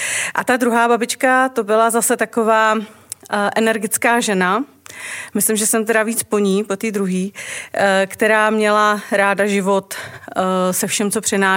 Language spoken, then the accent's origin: Czech; Chomutov, Ústí nad Labem Region, Czechia; stejně jako Josef, pocházím taky ze severočeského Chomutova.